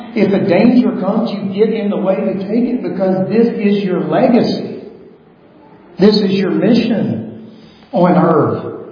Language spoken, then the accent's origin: English; the South, United States; oh, we're from the South and this, by golly, we left the women and children.